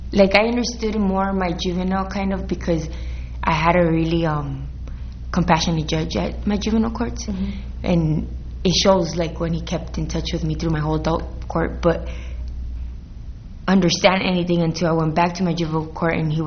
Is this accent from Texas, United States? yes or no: no; Los Angeles, California, United States; I'm 26 years old. I grew up in the West LA area. Throughout my journey, my mom moved east side of Los Angeles.